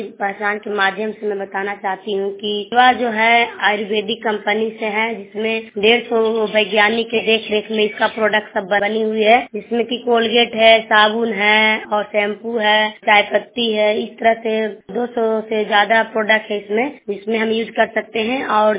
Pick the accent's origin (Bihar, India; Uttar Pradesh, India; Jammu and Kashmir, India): Bihar, India; Chaura; मैं हरनौत ब्लॉक चौड़ा गांव जिला नालंदा के रहने वाली हूँ